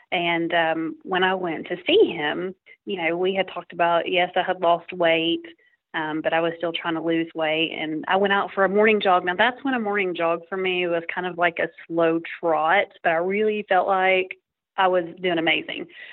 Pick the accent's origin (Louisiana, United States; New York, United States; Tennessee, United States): Tennessee, United States; He was raised in Kentucky, and I was raised in Tennessee